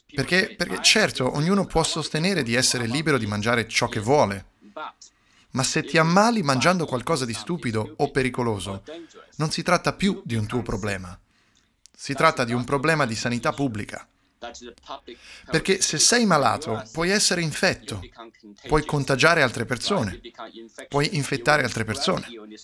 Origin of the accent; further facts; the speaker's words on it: China; Io sono cresciuto in Cina